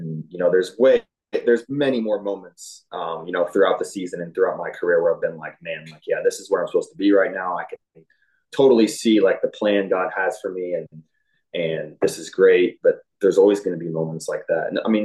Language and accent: English; Indiana, United States; moved away as an adult; My first time not living in Indiana, not living within an hour of my hometown, my parents.